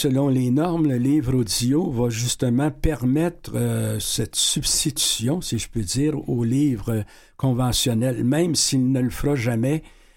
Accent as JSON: {"language": "French", "region": "Quebec", "country": "Canada", "said": "chez nous au Québec."}